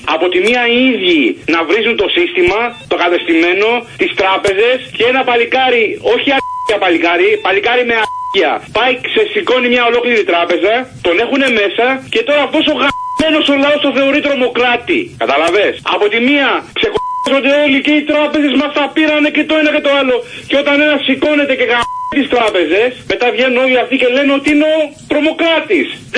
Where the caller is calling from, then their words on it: Berlin, Germany; Χαίρετε, ο μετανάστης είμαι από Βερολίνο.